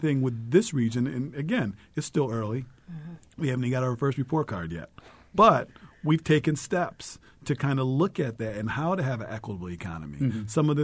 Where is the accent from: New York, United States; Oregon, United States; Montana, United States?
New York, United States; Rome; You know, I'm originally from Rome, New York, and we used to think of Syracuse as the big prosperous city.